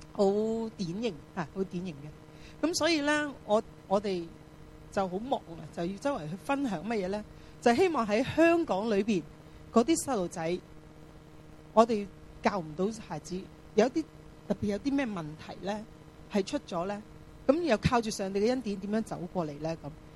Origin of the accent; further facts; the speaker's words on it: China; 我意思係話我哋中國人係有一啲嘅文化喺教授仔嗰度咧